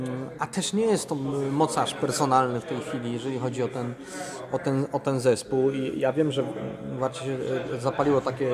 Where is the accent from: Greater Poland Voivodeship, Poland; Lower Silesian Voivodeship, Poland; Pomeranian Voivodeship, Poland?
Greater Poland Voivodeship, Poland; Grodzisk Wielkopolski; Przy całej sympatii do dyskoboli, do Grodziska, mojego rodzinnego miasta, pogrążają.